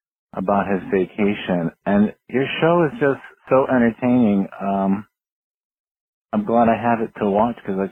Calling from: Brantford, Connecticut, United States; Hey, Mike. … from Brantford, Connecticut again.

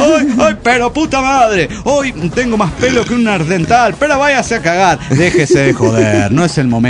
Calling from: Saltillo, Coahuila, Mexico; de Saltillo, Coahuila.

